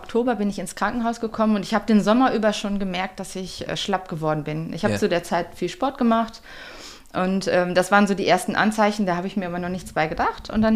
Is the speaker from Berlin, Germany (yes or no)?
no; Lübbecke, North Rhine-Westphalia, Germany; Genau, ich komme aus Lübbecke, das sind so 20 Minuten etwa entfernt.